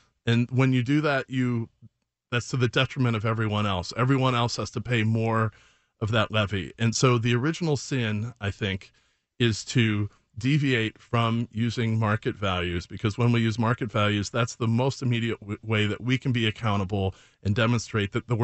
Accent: Chicago, Illinois, United States; I grew up in Chicago, and my dad showed me the assessment on our house

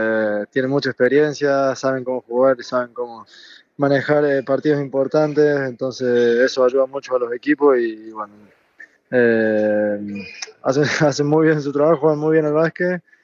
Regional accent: Argentina; moved away as an adult; el que salí de Argentina, dejé mi familia

